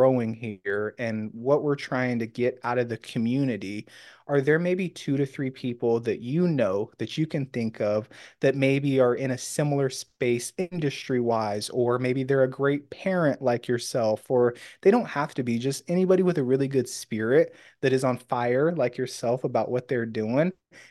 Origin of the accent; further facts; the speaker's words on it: California, United States; I grew up in Disneyland, right?